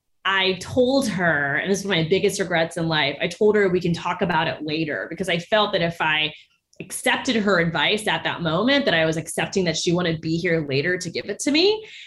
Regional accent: Orlando, Florida, United States; I grew up in Orlando in an immigrant family, a working class family.

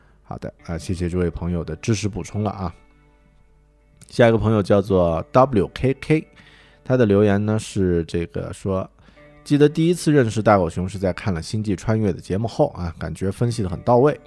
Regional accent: Kunming, Yunnan, China; 我们都是昆明人吧？如果都是云南人的话呢

